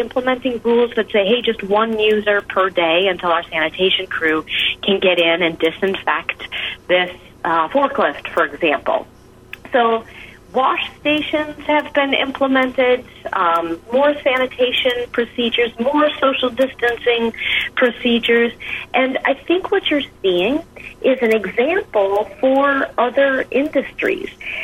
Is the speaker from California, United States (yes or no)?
no; Wisconsin, United States; I think that we as American citizens, we as Wisconsinites, have learned a lot from our grounding here for the last 6 weeks.